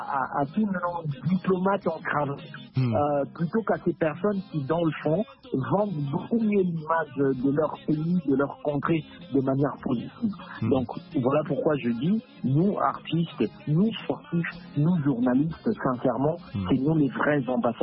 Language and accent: French; Kinshasa, DR Congo; si chez nous à Kinshasa